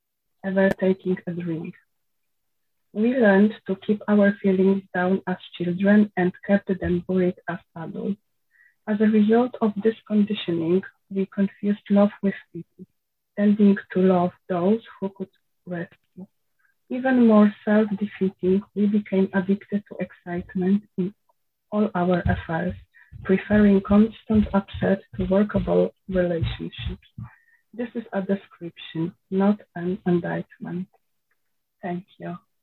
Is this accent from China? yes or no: no; Poland; now in United Kingdom; I'm an adult child. I live in the UK, but I'm originally from Poland.